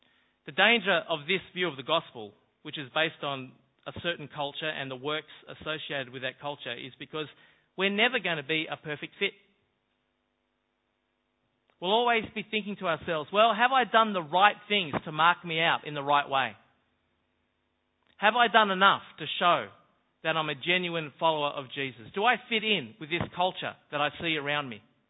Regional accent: Australia; Now, these two things that we would do, they would mark us out as Australian.

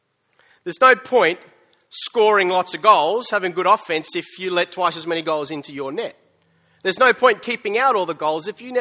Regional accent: New South Wales, Australia; I am an Australian, and I am a New South Welshman

